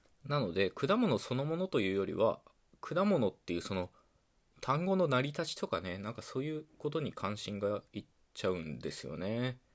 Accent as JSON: {"language": "Japanese", "region": "Okayama", "country": "Japan", "said": "僕自身は岡山県出身で、"}